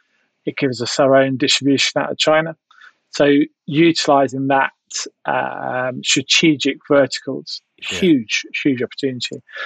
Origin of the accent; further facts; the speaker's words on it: Australia; However, I am still an Aussie now, apart from sport.